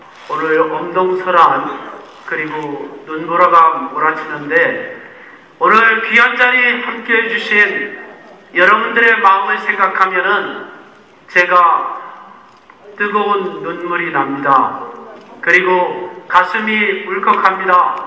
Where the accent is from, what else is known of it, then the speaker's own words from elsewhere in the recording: Seocheon, South Chungcheong, South Korea; 가장 민주당에 적박한 곳인 우리 내 고향 농촌 서천부터 바뀌어 만들겠다라는 신념하에 제가 30대 초반의 나이로 내려왔습니다.